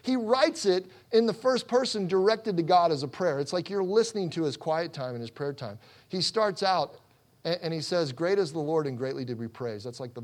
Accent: Midwest, United States; I was from the Midwest, so I'm like thinking, I'll just take a shovel, right, and just go out there.

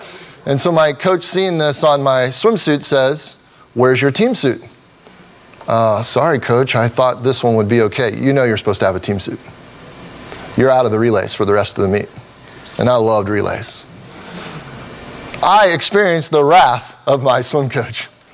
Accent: Cincinnati, Ohio, United States; I'm originally from Cincinnati, Ohio.

